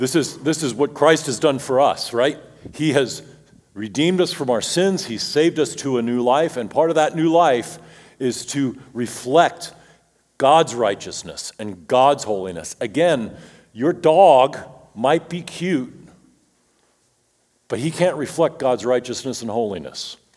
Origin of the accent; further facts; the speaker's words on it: Richmond, Virginia, United States; growing up in Richmond, Virginia, with a Southern gentleman as a father